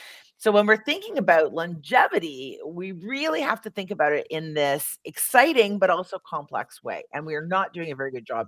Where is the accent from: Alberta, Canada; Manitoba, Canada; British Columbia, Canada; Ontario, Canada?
Ontario, Canada; Niagara Falls; I grew up in Niagara Falls. So I grew up cheering, for Buffalo because that's where you